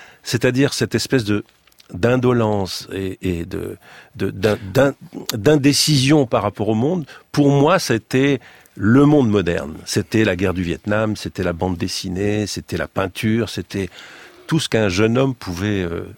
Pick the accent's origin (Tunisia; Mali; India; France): Tunisia; Sousse, Sousse Governorate; moved away; Parce qu'on habitait à Sousse, en Tunisie. Je suis né à Sousse, en Tunisie. C'était milieu des années 50.